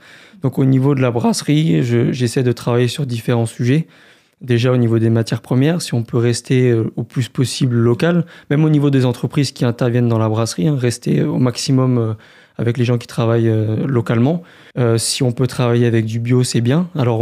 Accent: Strasbourg, Grand Est, France; also born or lived in Gers; j'ai 30 ans. Je suis d'origine de Strasbourg principalement, mais j'ai quand même un lien avec le Sud-Ouest parce que j'ai habité dans le Gers pendant quelques années à l'époque

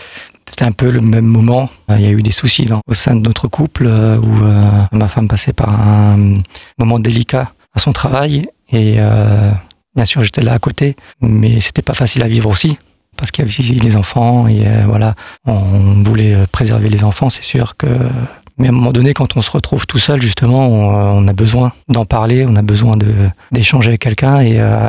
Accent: Colmar, Grand Est, France; born there; Nous habitons dans une petite commune dans la région d'Alsace. Je suis né à Colmar. J'ai grandi dans une famille chrétienne.

